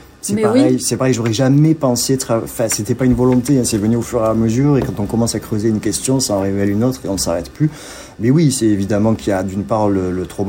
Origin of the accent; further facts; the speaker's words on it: Marseille, Provence-Alpes-Côte d'Azur, France; Quand je disais que j'étais de Marseille, on me regardait comme si j'étais sale.